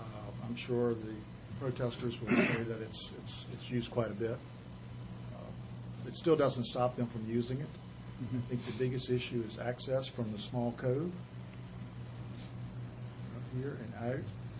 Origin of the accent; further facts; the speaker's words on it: United States; This is an area that I grew up in on Nassau's Creek.